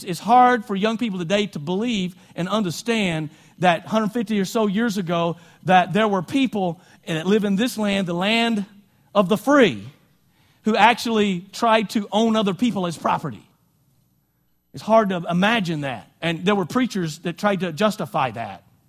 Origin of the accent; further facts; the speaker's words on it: the South, United States; and I'm from the South